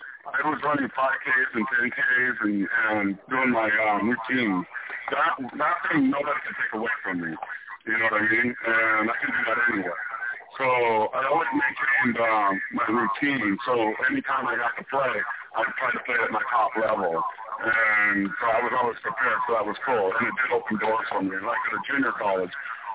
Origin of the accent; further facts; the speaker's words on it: California, United States; I'm from California. My first game, they're my team.